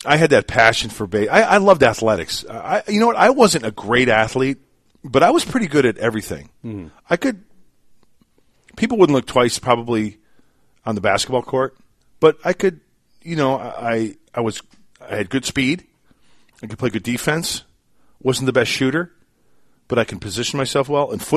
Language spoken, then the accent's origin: English; Aurora, Illinois, United States; born there; He was an architect in a small firm in Joliet, Illinois. I was born in Aurora. There's something about me growing up. I was born in Aurora.